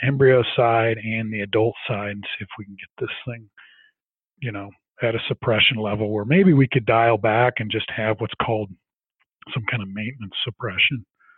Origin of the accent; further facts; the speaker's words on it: Midwest, United States; it might be because I grew up in the Midwest